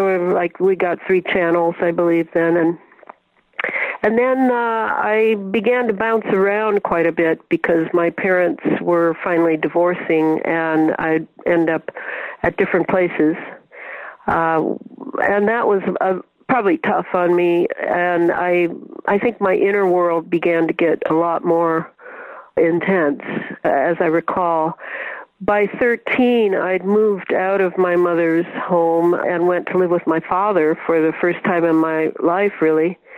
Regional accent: Detroit, Michigan, United States; I grew up in an Eastern European neighborhood of about five square blocks in Detroit, Michigan.

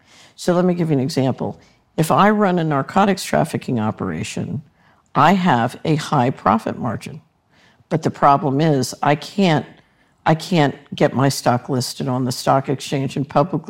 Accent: United States; I'm an American, I grew up in America

